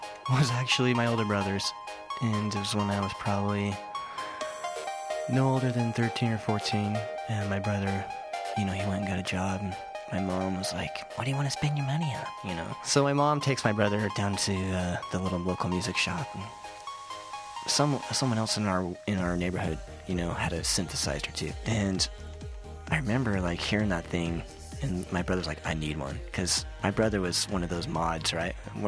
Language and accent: English; Utah, United States; especially growing up in Utah.